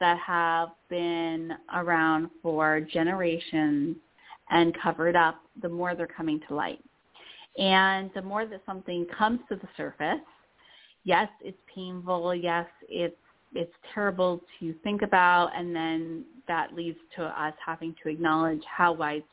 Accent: Tennessee, United States; I'm actually from Tennessee.

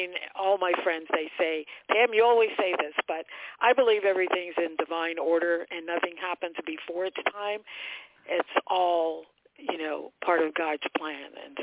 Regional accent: New York, United States; Yes. Born and raised in New York. My parents, my mom is Jamaican and my father's Cuban. All of my brothers and sisters were born in Jamaica, and I was the only child that was born here in the U.S. So, yeah, I'm from New York.

